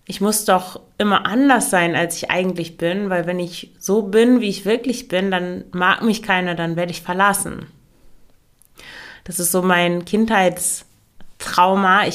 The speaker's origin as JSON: {"language": "German", "country": "Germany", "moved": "as an adult", "lives_now": "Belgium", "said": "Ich komme aus Deutschland, ich hatte vorher nie was mit Belgien zu tun."}